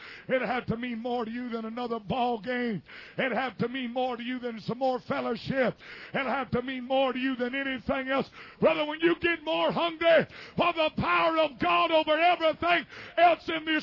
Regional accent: Columbus, Ohio, United States; I remember in the little house we were raised in Columbus, Ohio, when I was, amen, 8, 9, 10 years old.

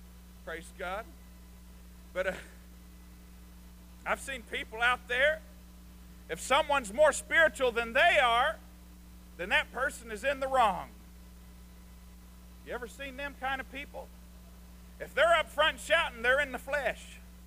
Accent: Arkansas, United States; and I talked to a man at a guitar center. And just talking to him there, he worked, and told him I was from Arkansas.

